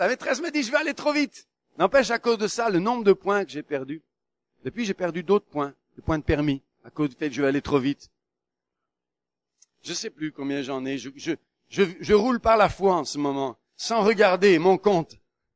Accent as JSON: {"language": "French", "country": "Morocco", "tie": "born there", "said": "Au Maroc, mon pays natal, quand quelqu'un se dépêche, on lui dit, pourquoi t'es si pressé?"}